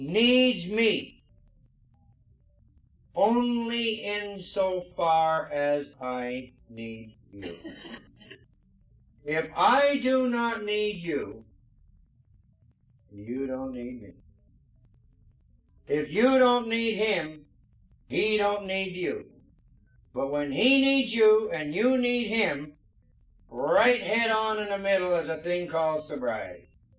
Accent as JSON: {"language": "English", "country": "Ireland", "said": "as we Irish believe, it's only a start to another one of some kind"}